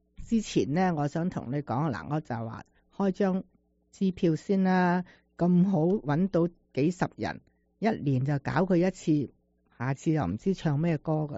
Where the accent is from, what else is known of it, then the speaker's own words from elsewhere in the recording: Guangdong, China; 嗱，我哋广东人咧就比较叻，我觉得我哋勤力啊